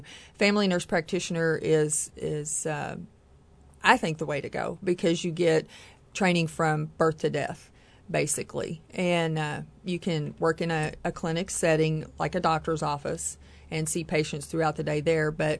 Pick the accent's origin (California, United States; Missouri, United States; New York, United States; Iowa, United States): Missouri, United States; East Prairie; I'm originally from the Boot Hill of Missouri, East Prairie.